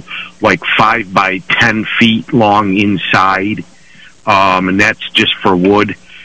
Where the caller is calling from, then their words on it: North Java, New York, United States; I'm in North Java.